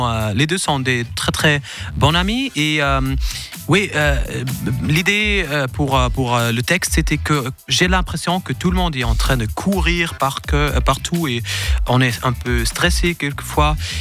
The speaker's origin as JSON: {"language": "French", "country": "Denmark", "said": "Du Danemark."}